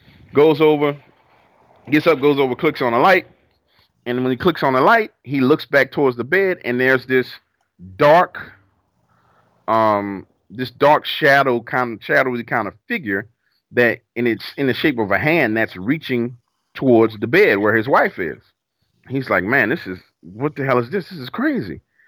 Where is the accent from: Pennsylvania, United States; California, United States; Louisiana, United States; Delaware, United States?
Louisiana, United States; New Orleans; growing up in New Orleans, where you see people shooting at people and things going crazy like